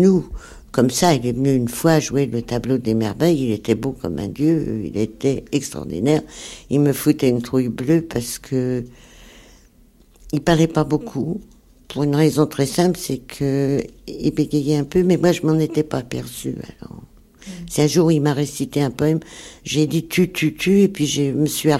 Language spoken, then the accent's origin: French; Paris, Île-de-France, France; born there; Je suis née à Paris, mais je suis née de parents d'origine russe et juive